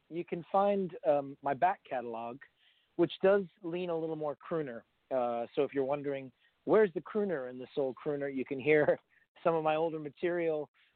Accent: New York, United States; Well, I grew up on Long Island, but I'm a Jersey boy at heart.

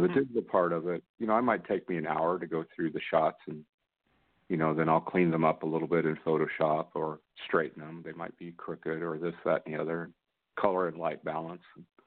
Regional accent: Redding, California, United States; I grew up in Reading.

